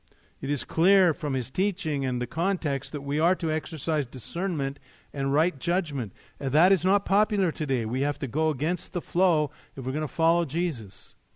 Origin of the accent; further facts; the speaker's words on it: Canada; I grew up in Canada, so I know Canadian culture.